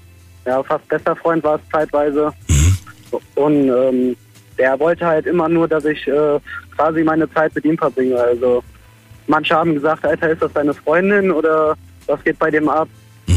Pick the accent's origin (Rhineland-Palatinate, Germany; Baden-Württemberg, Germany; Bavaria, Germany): Rhineland-Palatinate, Germany; Sinzig; Also ich komme aus dem Kreis Ahrweiler und also viel mehr aus Sinzig komme ich.